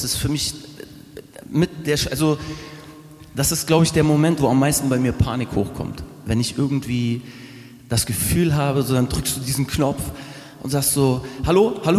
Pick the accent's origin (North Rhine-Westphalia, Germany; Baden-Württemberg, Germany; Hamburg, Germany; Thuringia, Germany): Hamburg, Germany; Also hier bin ich groß geworden, 300 Meter Luftlinie, Alsenplatz bin ich groß geworden.